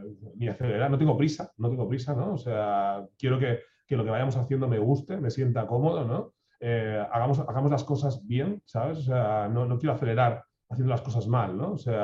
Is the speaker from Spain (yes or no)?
yes; Tarragona, Catalonia, Spain; Nosotros estamos en Reus. Bueno, yo soy de Tarragona, ojo, también, pero tengo la oficina en Reus.